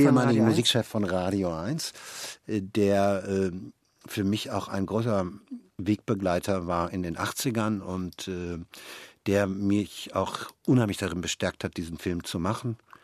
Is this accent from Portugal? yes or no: no; Hagen, North Rhine-Westphalia, Germany; dass der auch aus Hagen kommt, aus meiner Heimatstadt.